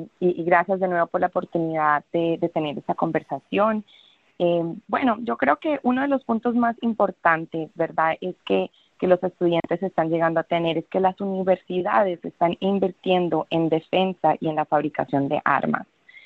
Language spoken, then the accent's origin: Spanish; Colombia; Yo vengo de Colombia, donde también hemos tenido muchas guerras, donde ha sido violencia, violencia